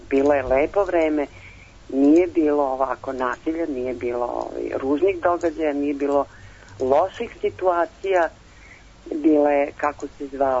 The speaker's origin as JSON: {"language": "Serbian", "region": "Vojvodina", "country": "Serbia", "said": "kad se skupimo mi iz provincije, a nas su uglavnom zvali Prečani, mm-hmm. pošto smo mi iz Vojvodine."}